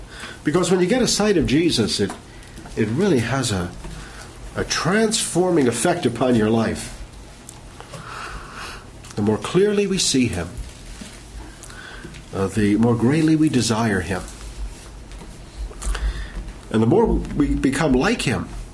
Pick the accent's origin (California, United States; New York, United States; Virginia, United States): New York, United States; And I grew up on Long Island. Brooklyn was far, far away, as far as I was concerned.